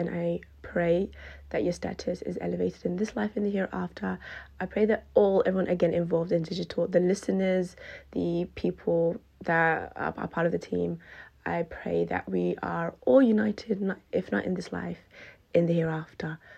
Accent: Perth, Western Australia, Australia; I'm from Perth, Western Australia.

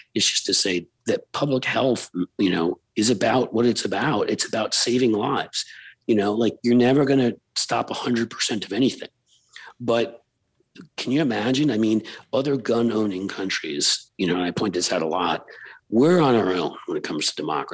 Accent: New York City, New York, United States; because I grew up in New York City.

